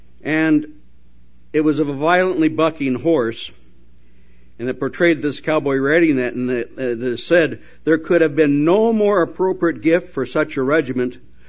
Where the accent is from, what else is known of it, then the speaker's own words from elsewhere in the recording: Wyoming, United States; And I was born in Wyoming, so cowboys and guns and horses and Indians, that's what I grew up around.